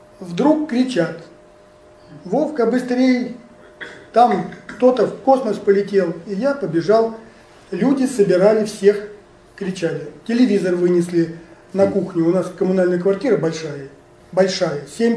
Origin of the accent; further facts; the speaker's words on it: Moscow, Russia; Здесь, в Москве, будучи в отпуске, поскольку я москвич